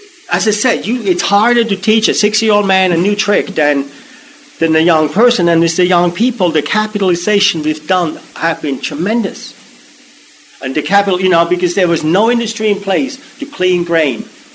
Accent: Switzerland; Like, I grew up in Switzerland.

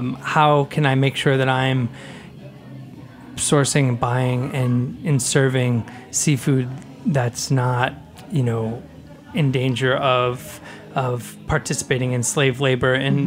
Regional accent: Rhode Island, United States; You know, I grew up in Rhode Island on the coast

